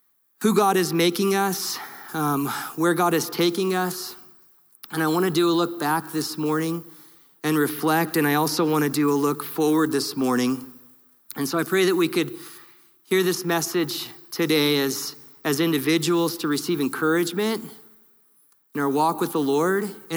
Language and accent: English; Hood River, Oregon, United States; I was from Hood River, Grace was from Maui.